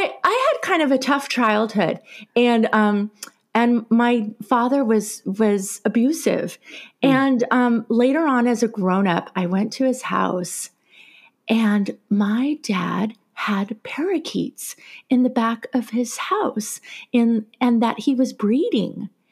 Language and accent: English; Los Angeles, California, United States; also born or lived in Whittier; Well, I grew up in East LA, but later on I lived in Whittier, California.